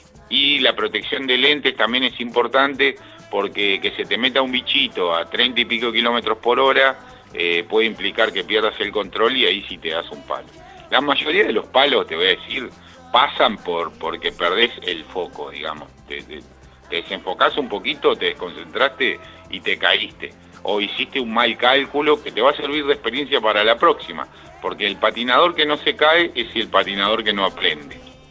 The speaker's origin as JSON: {"language": "Spanish", "country": "Uruguay", "moved": "yes", "lives_now": "Argentina", "said": "Un orgullo para mí como uruguayo poder estar siendo partícipe de todo esto también"}